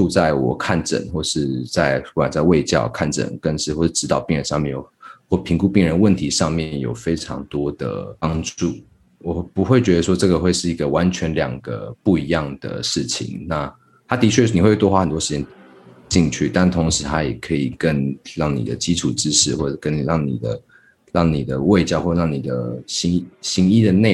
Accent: Taipei, Taiwan; also born or lived in Tainan; now in Taichung, Taiwan; 我其实本身是台北人，然后我在台南念书，然后后来就在台中就业

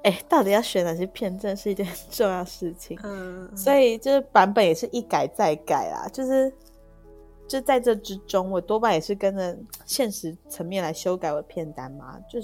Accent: Taiwan; 我对自己的身份认同就是我是从台湾来放电影的小妹哟。

